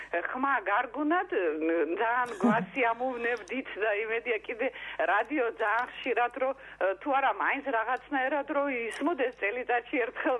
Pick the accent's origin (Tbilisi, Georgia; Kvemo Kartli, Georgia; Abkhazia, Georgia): Abkhazia, Georgia; სტუდენტი ვიყავი, რუსეთში სწავლობდი, თვითონ საფხაზეთიდან ვარ მე და სამედიცინოში სწავლობ